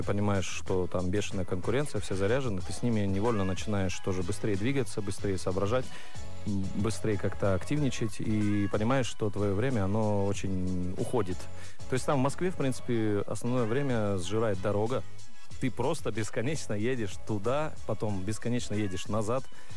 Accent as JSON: {"language": "Russian", "region": "Bishkek", "country": "Kyrgyzstan", "tie": "born or raised there", "said": "я люблю Кыргызстан, люблю Бишкек. Это мой родной город. И, ну, как бы, где бы я ни был, в душе все равно маленький Бишкек есть."}